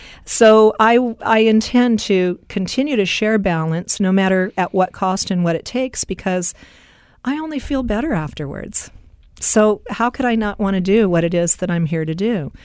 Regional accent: California, United States; I'm a mom, born and raised in California. I've lived in different parts of the world

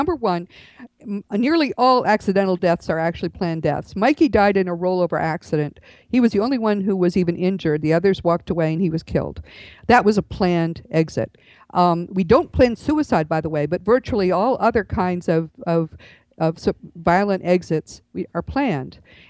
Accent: Northeast, United States; I'm from the Northeast. Their houses are like that.

